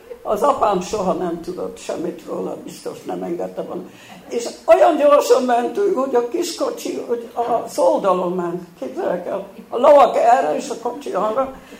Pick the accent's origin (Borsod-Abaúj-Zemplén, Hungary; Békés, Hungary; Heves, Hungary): Békés, Hungary; Doboz; also born or lived in Budapest; Doboz egy kis község. Hát a község már 4000-en vagyunk, nem is vagyunk olyan kicsi. És ott voltam gyerekkoromban, imádtam, de Budapesten születtem.